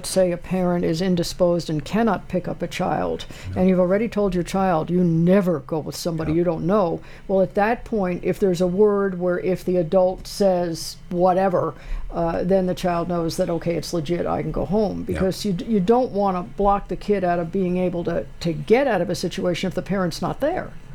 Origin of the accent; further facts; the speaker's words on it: Bal Harbour, Florida, United States; also born or lived in Los Angeles; I grew up in Bal Harbour, Florida, on the Atlantic Ocean, and Los Angeles on the Pacific